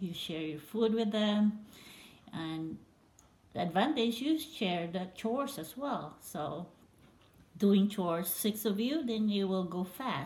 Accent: Philippines; Growing up in the Philippines is, it's fun and challenging.

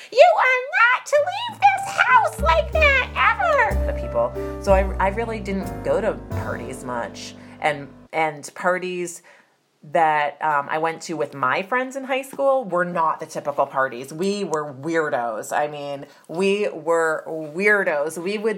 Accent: Andover, Massachusetts, United States; I grew up in Andover, Massachusetts. That's the where I consider my hometown. Andover is a very small town outside of Boston.

